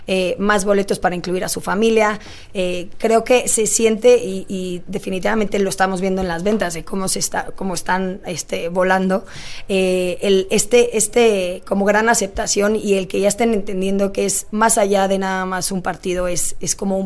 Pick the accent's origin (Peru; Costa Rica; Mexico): Mexico; como buen mexicano que somos todos